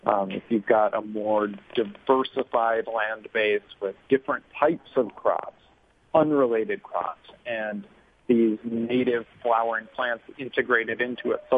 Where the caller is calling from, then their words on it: Western Canada, Canada; I'm calling from Canada here today. And it's amazing research that's been done in Western Canada looking at canola pollination.